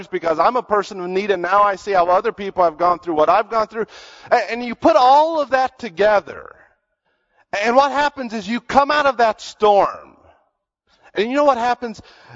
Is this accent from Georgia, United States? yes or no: no; North Carolina, United States; also born or lived in Pennsylvania; We lived in Pennsylvania. I was born in Pennsylvania. And we moved to North Carolina a month after I turned 6.